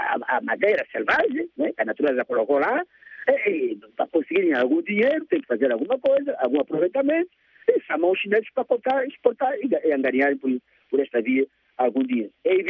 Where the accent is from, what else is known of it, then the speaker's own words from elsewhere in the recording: Catete, Luanda, Angola; Eu sou de Catete, da terra da Agostinete e da maioria, de grande parte dos dirigentes de prova do MPLA.